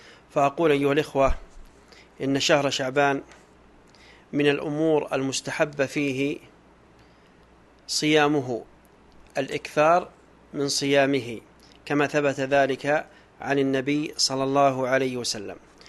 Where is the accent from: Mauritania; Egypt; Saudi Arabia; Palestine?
Saudi Arabia; مثلا عندنا في السعودية يأتي في وقت عطلة